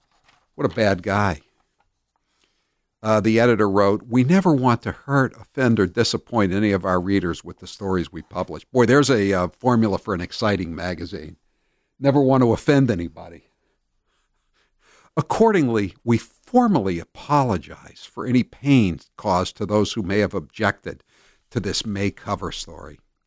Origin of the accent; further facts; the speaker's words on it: Massachusetts, United States; I hate to say it because, you know, I'm from Massachusetts.